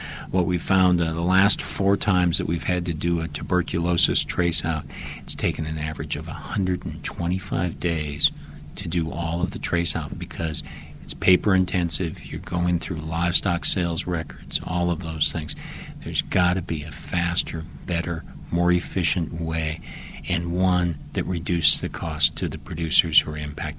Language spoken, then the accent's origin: English; South Dakota, United States; the acceptance rates are different in my home state of South Dakota than they are in Utah